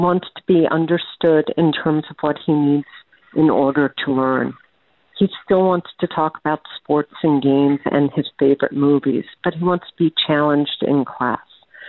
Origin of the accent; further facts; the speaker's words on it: Pennsylvania, United States; I'm from Pennsylvania, and I'm the parent of a profoundly gifted kid.